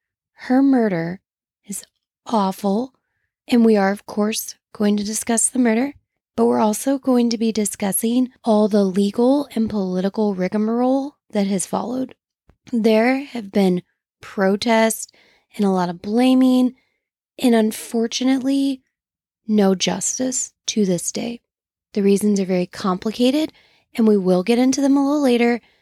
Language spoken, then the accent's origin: English; United States; Forgive me, I'm an American. I'm not used to saying meters.